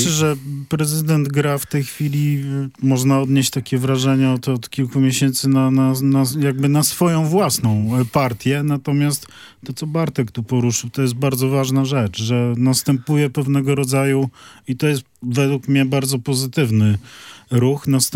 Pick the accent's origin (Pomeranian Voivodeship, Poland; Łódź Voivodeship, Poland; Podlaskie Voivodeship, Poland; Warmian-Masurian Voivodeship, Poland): Pomeranian Voivodeship, Poland; Gdańsk; powiem jako pomorzanin, gdańszczanin